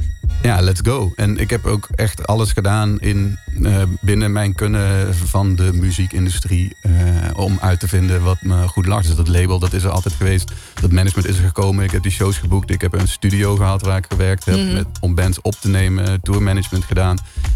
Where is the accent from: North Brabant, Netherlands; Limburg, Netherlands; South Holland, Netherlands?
Limburg, Netherlands; Ik kom uit Noord-Limburg.